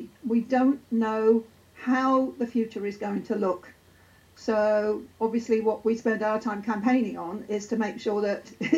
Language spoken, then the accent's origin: English; United Kingdom; we don't want to be regarded as special. Just because we're British.